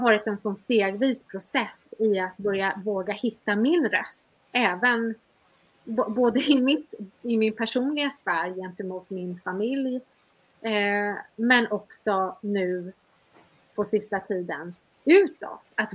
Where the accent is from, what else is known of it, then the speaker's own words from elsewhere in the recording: Sweden; moved away; also born or lived in abroad; Jag bodde utomlands jättelänge och det var ju en flykt. Jag kunde inte bo hemma i Sverige för det kom för nära då.